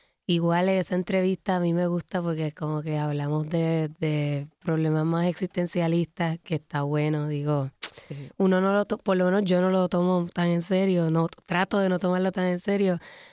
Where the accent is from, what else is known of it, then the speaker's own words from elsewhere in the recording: Puerto Rico; lo expreso desde como puertorriqueña. Yo creo que también vivir en un país que es colonia desde hace tanto tiempo